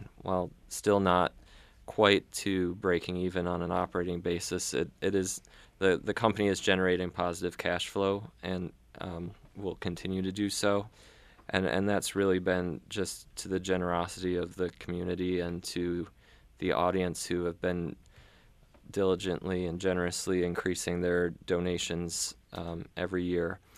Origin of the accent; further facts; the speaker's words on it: Buffalo, New York, United States; also born or lived in Southeast Michigan; I actually grew up in the snowy regions of Buffalo and Southeast Michigan.